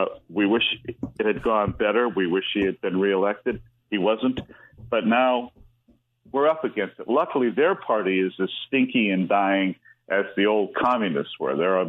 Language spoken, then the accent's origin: English; Ireland; Well, yeah, as you know, Ireland, you always assume the worst is going to happen, even when the best is about to happen. So that's part of our national character.